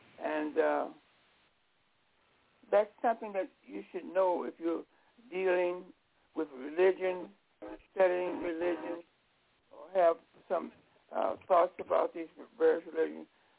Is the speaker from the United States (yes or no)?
yes; Chicago, Illinois, United States; I was born and miseducated in Chicago. This is where I live and have been living all my life.